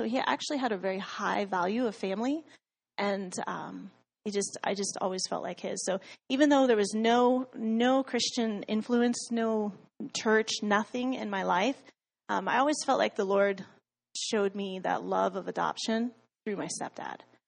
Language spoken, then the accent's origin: English; United States; born there; So I grew up, I was born in Washington